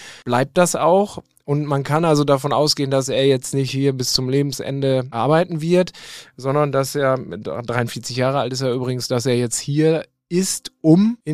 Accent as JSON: {"language": "German", "town": "Rheine", "region": "North Rhine-Westphalia", "country": "Germany", "said": "Ich komme aus Rheine im Münsterland. Das ist fast Niedersachsen von hier aus gesehen. Und die Stadt ist praktisch genauso groß wie Castrop-Rauxel."}